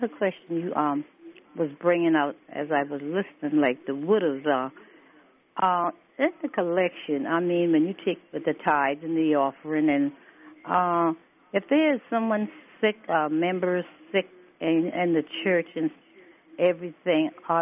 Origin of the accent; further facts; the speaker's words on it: Connecticut, United States; I'm here visiting from Connecticut with my sister, and I really enjoy, you know, this.